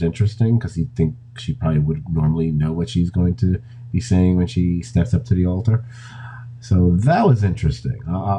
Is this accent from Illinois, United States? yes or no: no; New York City, New York, United States; being a New Yorker, I was very familiar with the case.